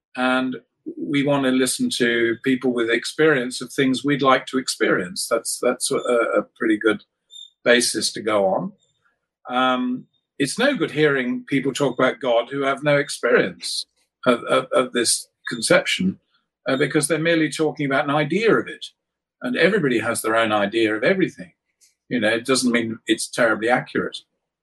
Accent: United Kingdom; it was obvious to me when I was growing up in Britain, where there was a socialist government of a sort in the late 60s and early and to mid 70s

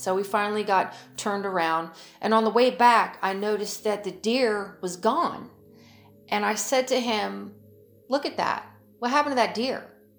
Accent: Florida, United States; I grew up in East Central Florida and heard a lot of stories off and on through the years about our version of Bigfoot here called the skunk ape.

